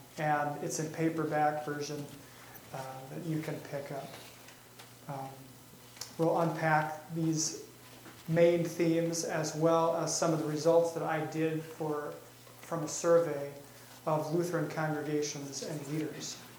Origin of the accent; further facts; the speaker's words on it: Duluth, Minnesota, United States; I'm from Duluth, Minnesota